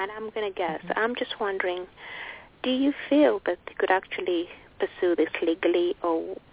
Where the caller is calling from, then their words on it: England, United Kingdom; I'm calling from England.